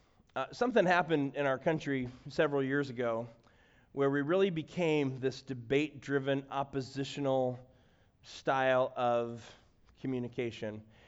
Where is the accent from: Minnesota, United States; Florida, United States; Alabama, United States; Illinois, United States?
Illinois, United States; Chicago; I'm a city boy. I'm from Chicago.